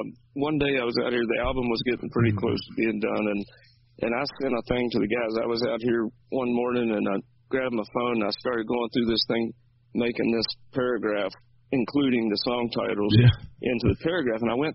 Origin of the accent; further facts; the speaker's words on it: Timberville, Virginia, United States; he actually grew up near my hometown in Virginia. I lived in a town called Timberville